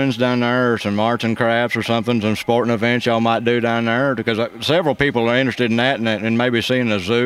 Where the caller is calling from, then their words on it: Chanute, Kansas, United States; We're calling from Chanute, Kansas.